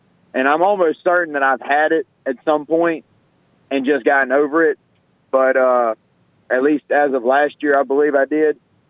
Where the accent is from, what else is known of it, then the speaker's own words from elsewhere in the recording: Mississippi, United States; Man, I'm from Scott County. I grew up eating dirt and drinking out of a creek.